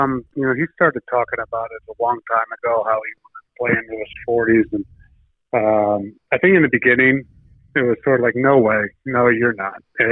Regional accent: Pennsylvania, United States; now in Rhode Island, United States; You know, God, hey, look, I'm from Pennsylvania. You know, I live in Rhode Island now

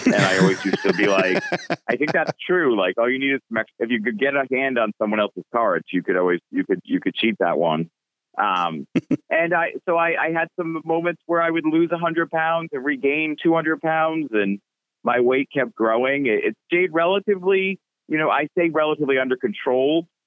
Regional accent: Rhode Island, United States; So I had an opportunity to move to California. I lived in Rhode Island at the time, my home state, moved to California.

